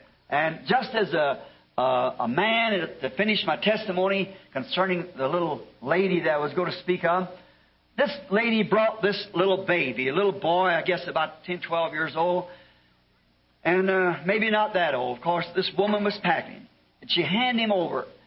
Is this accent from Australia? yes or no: no; Ireland